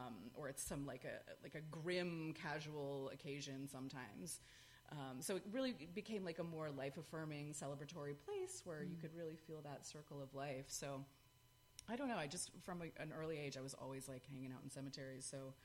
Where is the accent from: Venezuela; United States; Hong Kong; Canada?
United States; Sandwich, Massachusetts; Part of my childhood was spent growing up in Sandwich, Massachusetts, which is a coastal town on Cape Cod